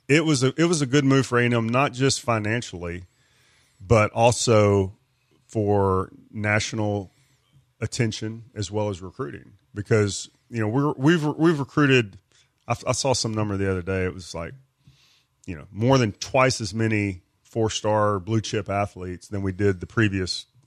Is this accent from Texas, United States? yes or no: yes; Centerville, Texas, United States; I mean, I grew up in Centerville. When I was playing football in Centerville, to me that was like as good as it could get.